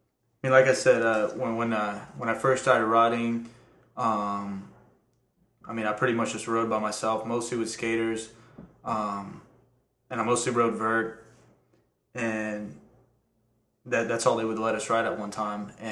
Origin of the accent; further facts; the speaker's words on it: Tampa, Florida, United States; also born or lived in Transylvania, Romania / New Jersey / New York; I was born in Transylvania, which is a region in Romania, and then I lived in New Jersey for a little bit. Then I lived in New York, and then I moved to Okeechobee, which is in Florida, and then I lived in Tampa for the past 19 years.